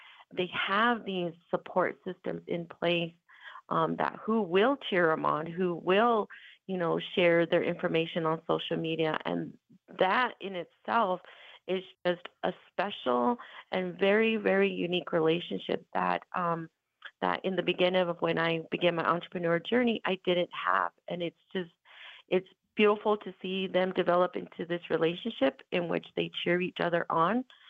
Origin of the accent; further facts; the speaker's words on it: New Mexico, United States; I am from the Pueblos of Acoma and Laguna.